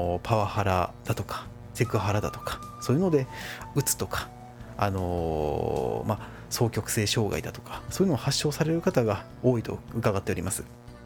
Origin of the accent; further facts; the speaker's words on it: Kyoto, Japan; 本来でしたら私は京都出身なんですけれども